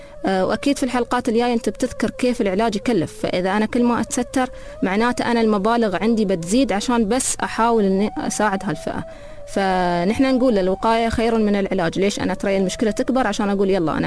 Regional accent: United Arab Emirates; عندنا نحن في المجتمع الخليجي وبالأحرف عندنا في الإمارات

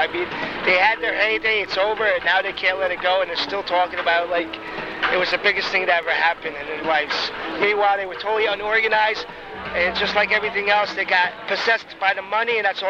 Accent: Sacramento, California, United States; No, I'm actually from Sacramento, California.

